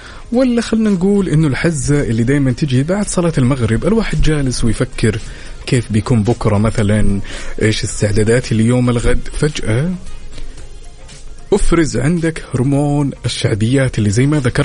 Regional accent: Jeddah, Makkah Province, Saudi Arabia; يا ولد هذا أنا وإنت من جدة

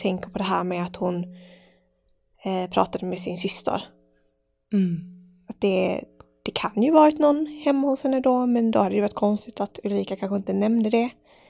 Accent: Malmö, Skåne, Sweden; jag är uppväxt i Malmö, storstad, så har det alltid varit liksom i mitt familjehem också

